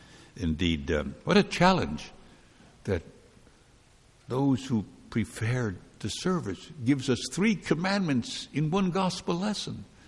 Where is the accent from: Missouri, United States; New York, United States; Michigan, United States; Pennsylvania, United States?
New York, United States; New York City; You may not know, but I come from New York City, which is indeed very heavily Jewish.